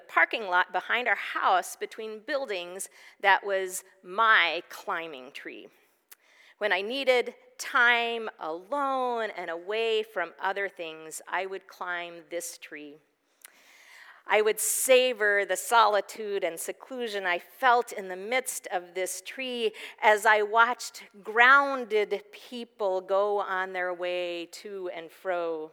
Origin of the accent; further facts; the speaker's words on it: Texas, United States; In my early childhood, growing up in East Texas, I was always impressed with the variety and largeness of trees compared to my small stature as a child.